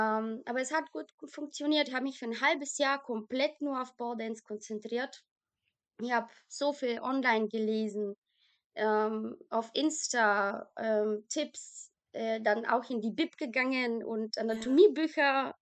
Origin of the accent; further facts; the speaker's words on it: Bulgaria; German is a second language; moved away as an adult; now in Germany; das war in Bulgarien, ich komme aus Bulgarien.